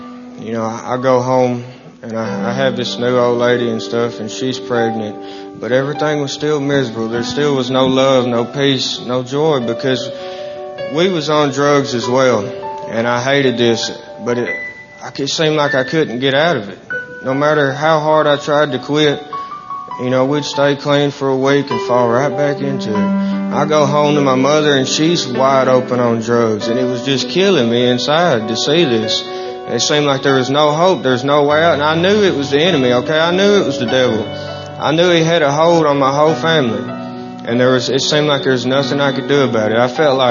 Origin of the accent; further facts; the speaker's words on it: Jackson, Tennessee, United States; born there; I'm 26 years old. I was born in 1989 in Jackson, Tennessee.